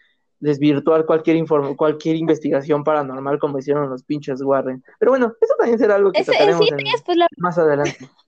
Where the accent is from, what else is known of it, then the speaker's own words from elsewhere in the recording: State of Mexico, Mexico; somos dos güeyes del Estado de México